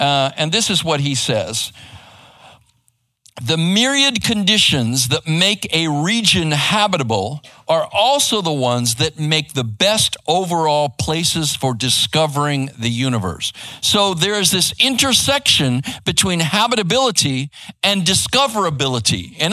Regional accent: Arizona, United States; now in Texas, United States; I grew up in Arizona and, you know, it was hot and we got dust storms, but, you know, that was pretty much it.

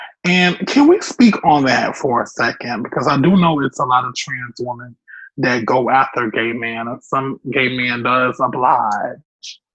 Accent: Florida, United States; Because I'm from Florida, and I see it a lot here, and especially in Georgia.

